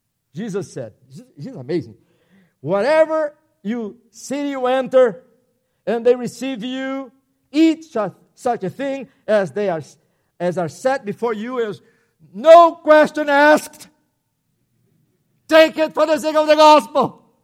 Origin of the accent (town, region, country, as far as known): Brazil; English is a second language